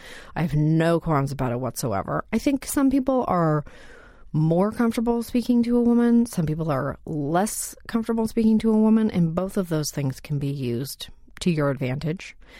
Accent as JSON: {"language": "English", "country": "Canada", "tie": "born there", "said": "I'm Canadian by birth."}